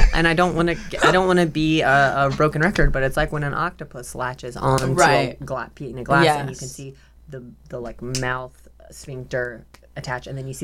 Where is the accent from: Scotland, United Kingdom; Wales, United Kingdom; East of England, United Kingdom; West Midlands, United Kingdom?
Scotland, United Kingdom; A boot chug. I'm Scottish.